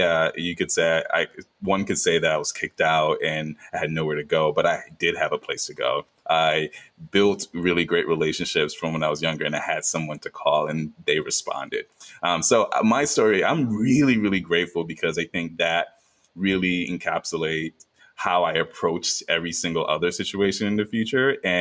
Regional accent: New York, United States; I grew up in Brooklyn, New York, in a very Caribbean household.

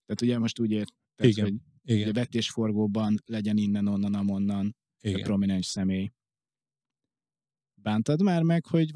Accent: Hungary; néha én úgy rakom le a forst, hogy frankon büszke vagyok arra, hogy magyar vagyok

